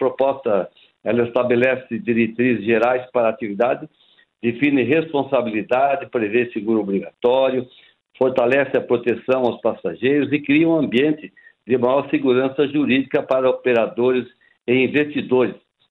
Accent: Foz do Iguaçu, Paraná, Brazil; Eu sou natural de Foz do Iguaçu

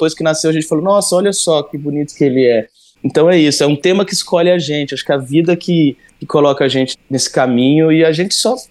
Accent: Cuiabá, Mato Grosso, Brazil; nós somos de Cuiabá, então a gente tá muito mais próximo da Bolívia do que de São Paulo

